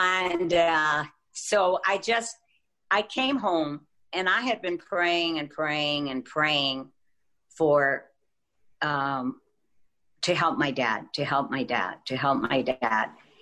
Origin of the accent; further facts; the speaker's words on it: Texas, United States; born there; Well, I was born in Texas. The same midwife that delivered my father delivered me in a very humble home.